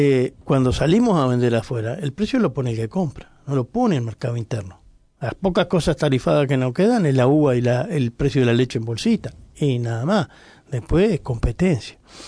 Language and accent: Spanish; Uruguay; En nuestro país, es una característica que somos pocos uruguayos, ¿verdad?